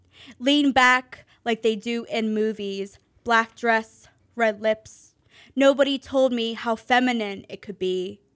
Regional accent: Pittsburgh, Pennsylvania, United States; I mean, I'm from Pittsburgh. My family lives in an old still town, and that's what I know.

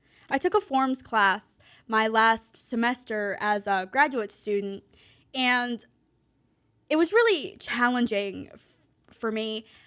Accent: Pittsburgh, Pennsylvania, United States; I mean, I'm from Pittsburgh. My family lives in an old still town, and that's what I know.

